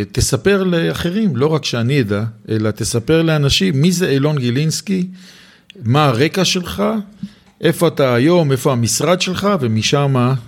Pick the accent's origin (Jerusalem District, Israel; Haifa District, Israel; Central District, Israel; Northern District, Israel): Jerusalem District, Israel; Jerusalem; את הסבב על העיר ירושלים, העיר שאני חי בה, העיר שאני דור שמיני בה, העיר שגדלתי בה